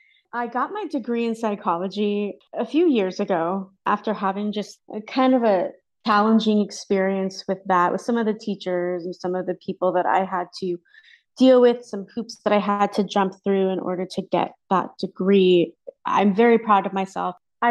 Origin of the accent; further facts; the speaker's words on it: Ashland, Oregon, United States; I moved from Ashland, Oregon, Southern Oregon.